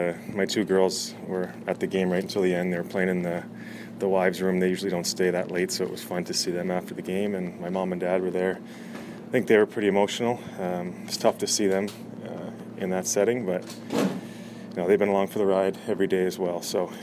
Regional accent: Winnipeg, Manitoba, Canada; born there; but I was born here in Winnipeg

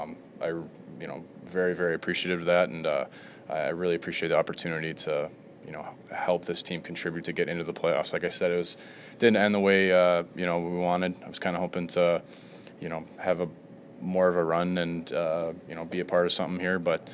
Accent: Milwaukee, Wisconsin, United States; also born or lived in Buffalo; I'm born and raised in Milwaukee. I played in Buffalo. I mean, I'm pretty used to the smaller town, the blue collar cities.

